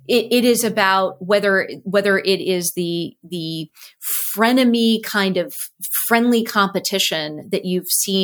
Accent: Cupertino, California, United States; So I grew up in Cupertino.

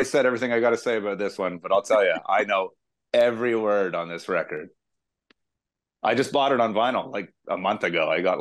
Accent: Oshawa, Ontario, Canada; A date in Peterborough, where we lived for a little while. I'm playing in a record shop in my hometown of Oshawa, Ontario

